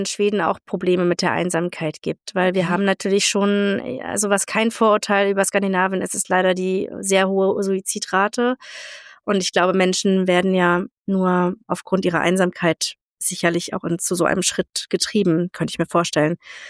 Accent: Northern Germany, Germany; wir kommen ja auch aus Norddeutschland, bei uns isst man der Kartoffelsalat an Heiligabend

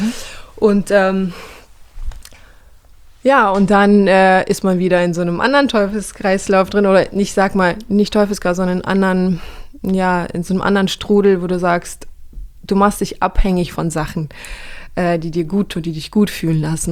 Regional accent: Kazakhstan; born or raised there; moved away

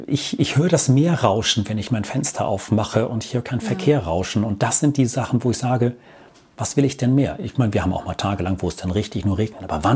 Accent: Norddorf, Schleswig-Holstein, Germany; born there; Also ich bin gebürtiger Norddorf, aber ich versuche so objektiv wie möglich zu sein.

